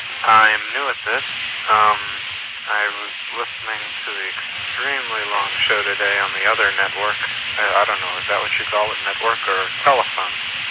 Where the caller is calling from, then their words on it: Pittsburgh, Pennsylvania, United States; But anyway, I am calling from Pittsburgh, PA.